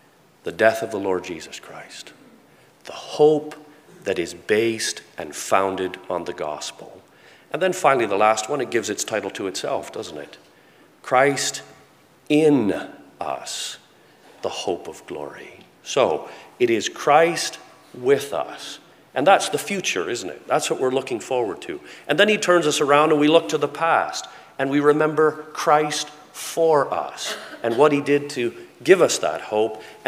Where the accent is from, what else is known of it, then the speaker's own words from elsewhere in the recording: Canada; we're happy to be Canadians and proud to be Canadians. I am, I like it to go around and say that I'm a Canadian